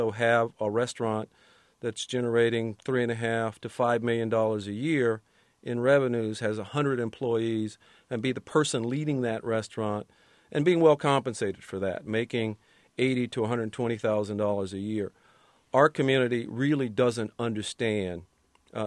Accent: Los Angeles, California, United States; my background growing up in the Watts community of Los Angeles

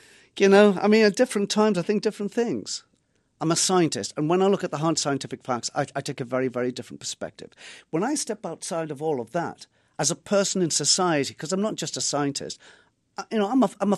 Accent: England, United Kingdom; I'm from England.

